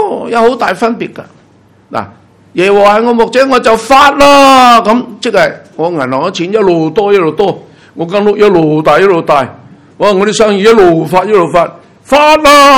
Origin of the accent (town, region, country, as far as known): China